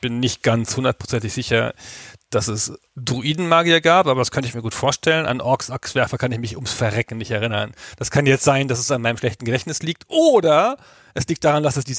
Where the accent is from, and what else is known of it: Lower Saxony, Germany